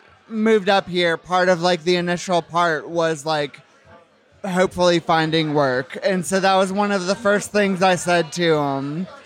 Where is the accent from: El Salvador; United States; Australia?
United States; Tennessee; I'm from the South. I'm from Tennessee. I got seasonal work up here